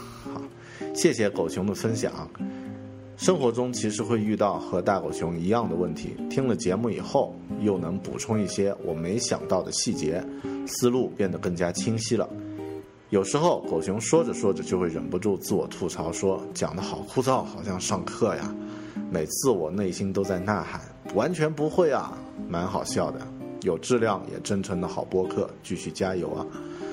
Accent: Yunnan, China; 作为云南人，作为咱们南方人呢，最致命的发音呢有两个，呢和了，还有嗯和嗯啊，那这个前鼻音后鼻音我们基本分不清楚，呢了也基本分不清楚。

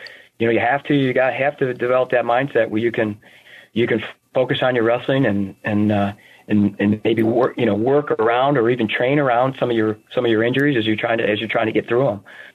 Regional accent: Cleveland, Ohio, United States; I mean, I'm from being from Ohio, and especially the Cleveland area, it was always a hot spot of recruiting, you know, when I was growing up.

